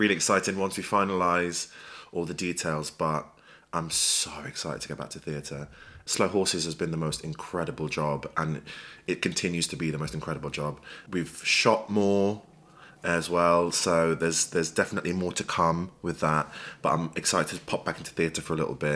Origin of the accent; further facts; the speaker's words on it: Cork, Montserrat; born there; So I was born in Cork, Montserrat.